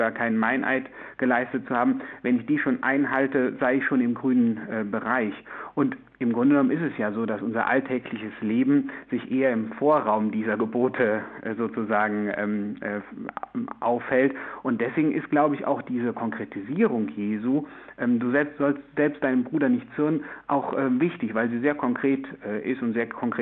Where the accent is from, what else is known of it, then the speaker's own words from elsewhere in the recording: North Rhine-Westphalia, Germany; in der Pfarrkirche, wo ich groß geworden bin, sozusagen, das ist im Siegerland